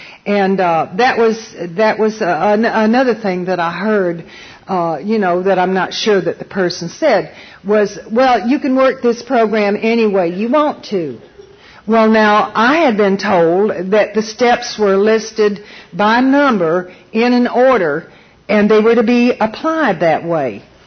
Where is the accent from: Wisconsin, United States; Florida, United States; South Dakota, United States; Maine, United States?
Florida, United States; I'm from the South, and that begins to come out after a while. And I had somebody come up to me and ask me later where I was from, and I said, well, originally I'm from Florida.